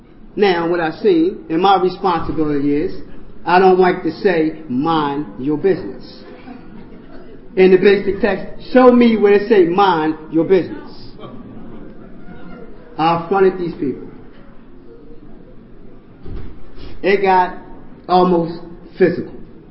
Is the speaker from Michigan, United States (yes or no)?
no; Philadelphia, Pennsylvania, United States; I'm from the Philadelphia area.